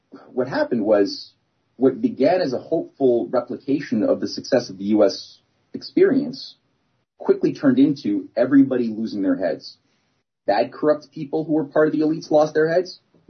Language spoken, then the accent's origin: English; Canada; And as a Canadian, I was treated in my schooling experience to not respect that because we're British.